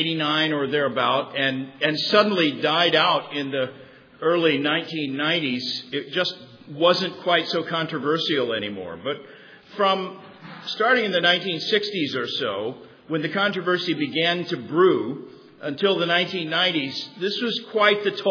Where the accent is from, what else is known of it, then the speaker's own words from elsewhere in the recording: Tulsa, Oklahoma, United States; I didn't mention that I grew up in Tulsa, Oklahoma